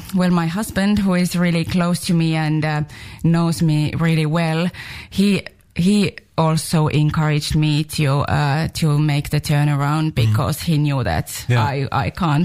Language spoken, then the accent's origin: English; Estonia; English is a second language; moved away as an adult; Well, I actually come from Estonia. I grew up there and studied there.